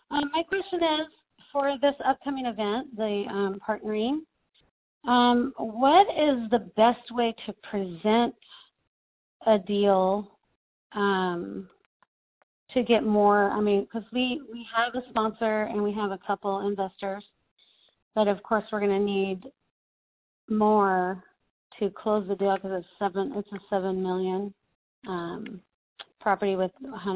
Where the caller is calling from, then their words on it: California, United States; I'm calling from California.